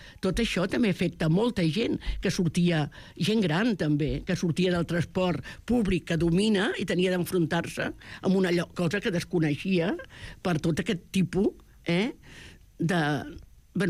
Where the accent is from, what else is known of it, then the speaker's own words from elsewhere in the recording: Barcelona, Catalonia, Spain; Jo soc de les Corts, no sóc com vosaltres d'altres llocs.